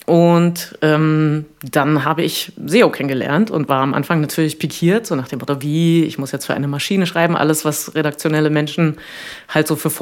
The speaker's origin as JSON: {"language": "German", "town": "Potsdam", "region": "Brandenburg", "country": "Germany", "also_born_or_lived": "Munich", "lives_now": "Hamburg, Germany", "said": "Ich komme übrigens aus Potsdam. Also nicht, dass man mich als Münchnerin einstuft, sondern ich komme aus dem Osten. Und genau, dann lange München, dann jetzt auch schon wieder ziemlich lange Hamburg."}